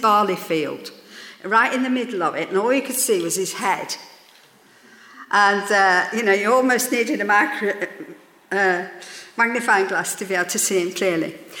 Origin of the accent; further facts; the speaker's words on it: Midlands, United Kingdom; I was brought up in the Midlands, and we do major on thunderstorms.